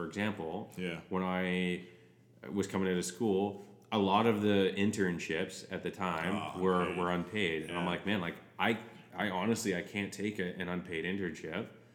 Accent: Ottawa, Ontario, Canada; And I grew up in like in Ottawa, like it's a smaller city, but it's not a small city.

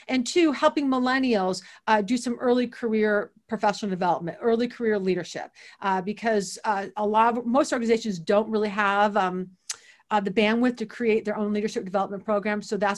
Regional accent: Toledo, Ohio, United States; But one funny aside is that when I grew up in Toledo, so Toledo proper is not very fancy, but the surrounding suburbs are fancy, right?

